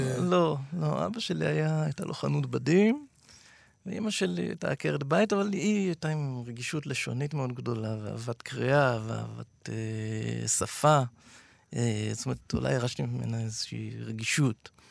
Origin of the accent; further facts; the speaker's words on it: Givatayim, Tel Aviv District, Israel; אני גדלתי בגבעתיים, נולדתי וגדלתי בגבעתיים. זאת אומרת, בורגנות טובה ככה